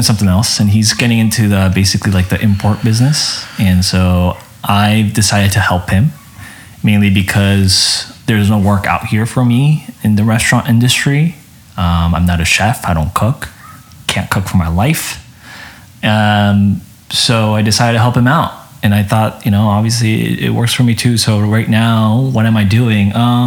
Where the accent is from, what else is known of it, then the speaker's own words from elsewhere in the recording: Torrance, California, United States; also born or lived in South Korea; I immigrated to Los Angeles, actually, when I was really young. So when I was six, I was born in Korea, and we moved to Torrance, California, which is in South Bay.